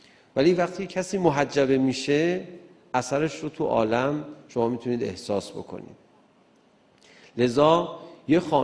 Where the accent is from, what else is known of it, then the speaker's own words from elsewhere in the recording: Tehran, Tehran Province, Iran; خب من بچه تهران هستم، سالهای مختلف رو وقتی با هم دیگه مقایسه میکنم